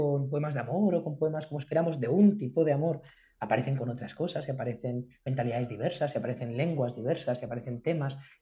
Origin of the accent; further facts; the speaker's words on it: Getafe, Community of Madrid, Spain; soy de Getafe, mis padres son de Orcasitas, mis abuelas son de Córdoba y de Ciudad Real